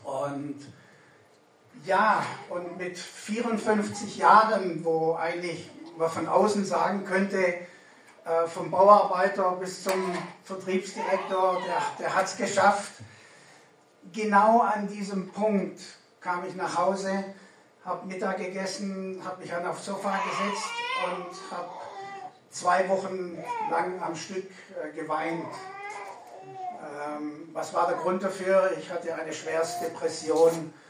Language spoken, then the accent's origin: German; Ravensburg, Baden-Württemberg, Germany; also born or lived in Montreal, Canada; Ich bin geboren in Montreal, Kanada, bin da bis zum 7. Lebensjahr aufgewachsen, weil meine Eltern dorthin gezogen sind und mein Vater dort gearbeitet hat. Dann sind wir zurück nach Ravensburg.